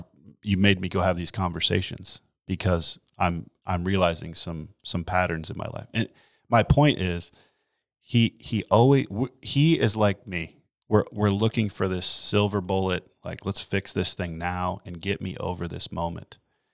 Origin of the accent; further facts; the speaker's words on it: United States; well, we're American, first of all, so we don't like anything slow, you know?